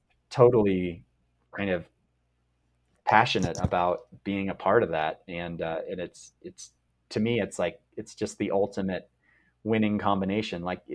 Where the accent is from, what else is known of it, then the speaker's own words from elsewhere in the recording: Mill Valley, California, United States; I felt really lucky to grow up in Mill Valley.